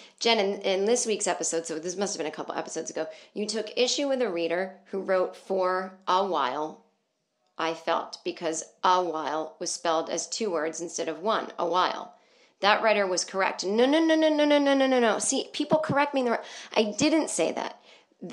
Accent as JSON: {"language": "English", "town": "Boston", "region": "Massachusetts", "country": "United States", "tie": "born or raised there", "said": "The only place that I got a standing ovation, Boston, my hometown, 1,100-seat theater."}